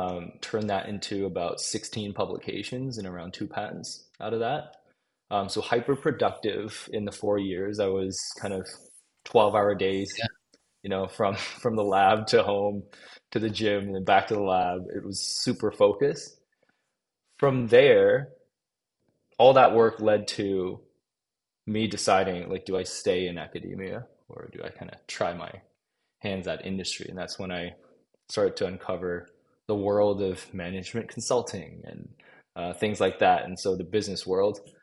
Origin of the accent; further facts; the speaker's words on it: Cambodia; growing up in Cambodia, where I was exposed early to the impacts of portable point of care diagnostics when I grew up there in the early 90s.